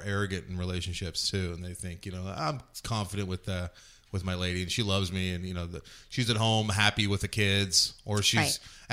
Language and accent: English; Ireland; I am an Irish person and I drink a lot.